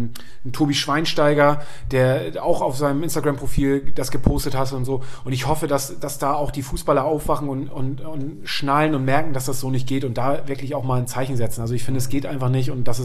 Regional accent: Friedrichstadt, Schleswig-Holstein, Germany; Das ist meine Heimatstadt. Ja, tatsächlich, meine Eltern wohnen da noch

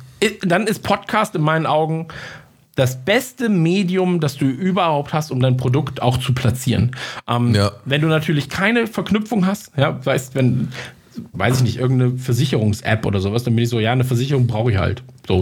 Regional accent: Munich, Bavaria, Germany; ich komme aus München zumindest.

